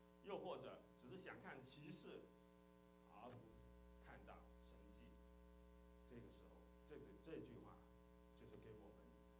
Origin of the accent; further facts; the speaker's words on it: China; 就有点像我们中国人的那个哈，《封神演义》这样啊